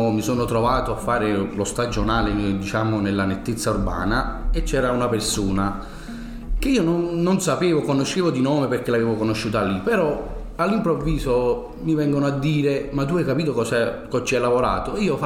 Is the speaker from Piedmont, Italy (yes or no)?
no; Ercolano, Campania, Italy; io vengo da Ercolano, quartiere pugliano.